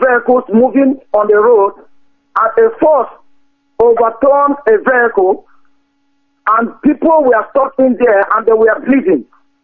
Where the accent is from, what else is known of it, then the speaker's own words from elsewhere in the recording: Nigeria; now in Manchester, United Kingdom; from Manchester, an indigenous of Biafra from Ebo Mainugu local government in Biafra land.